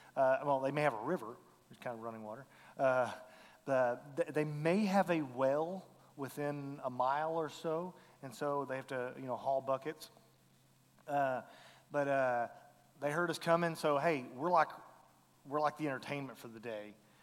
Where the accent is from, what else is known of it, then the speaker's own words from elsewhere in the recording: Fort Worth, Texas, United States; You know, I would say I'm a Texan because I was born and bred here in Fort Worth.